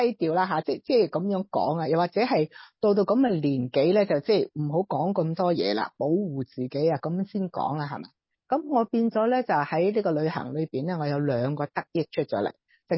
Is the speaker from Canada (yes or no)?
no; China; 我系中国人啊嘛